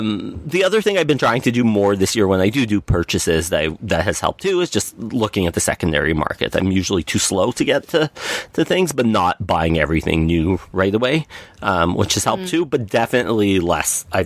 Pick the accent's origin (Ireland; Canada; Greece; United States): Canada; As a Canadian, it's hard to say no